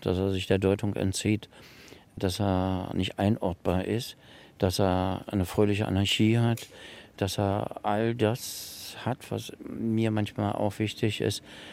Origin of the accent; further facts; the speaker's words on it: Germany; unser verhunztes genetisches Material als Deutsche